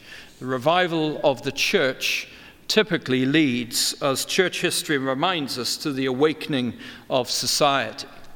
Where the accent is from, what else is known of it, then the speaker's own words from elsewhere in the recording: Wales, United Kingdom; We grew up singing in Wales a hymn.